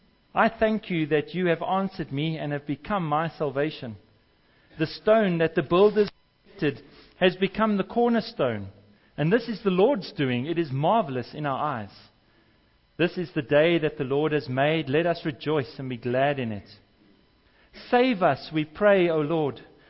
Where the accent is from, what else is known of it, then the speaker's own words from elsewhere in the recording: Cape Town, Western Cape, South Africa; originally from Cape Town, born and bred in the Cape, and still battling as to whether I should be supporting the Stormers or the Sharks.